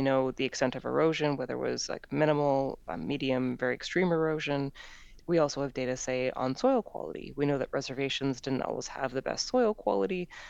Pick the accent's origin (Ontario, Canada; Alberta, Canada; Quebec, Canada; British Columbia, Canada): Alberta, Canada; I'm Canadian and I'm originally from a province called Alberta. It's kind of the Texas of Canada.